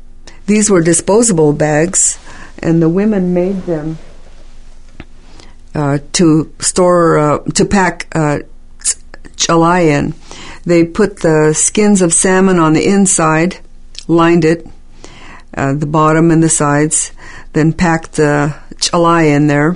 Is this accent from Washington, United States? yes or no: yes; Washington, United States; born there; And I was born right here on the Yakima Reservation at Hera, my uncle's house, at a place called Charlie's Pond.